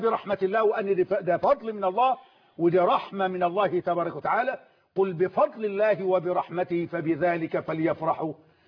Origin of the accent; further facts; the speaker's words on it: Egypt; لأن بلدنا مصر بلد إسلامي